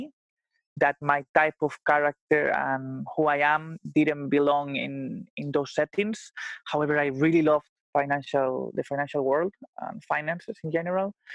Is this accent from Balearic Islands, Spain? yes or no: no; Santiago de Compostela, Galicia, Spain; English is a second language; So I am from Spain, from a city or town called Santiago de Compostela.